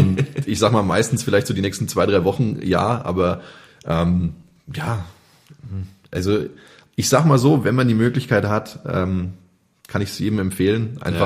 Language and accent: German; Selb, Bavaria, Germany; Also ich meine, ich bin aus Selb. Ich finde es in Selb an sich auch super.